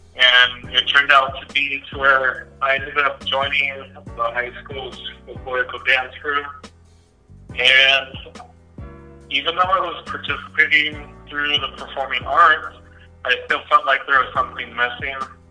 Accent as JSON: {"language": "English", "town": "San Diego", "region": "California", "country": "United States", "tie": "born or raised there", "said": "I grew up in Southern California. So, to be specific, North County, San Diego."}